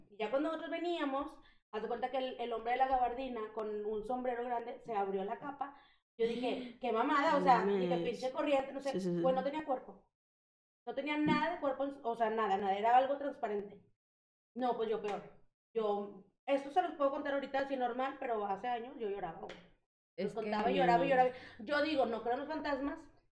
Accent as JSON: {"language": "Spanish", "town": "Monterrey", "region": "Nuevo León", "country": "Mexico", "said": "Digo, nosotros somos de Monterrey."}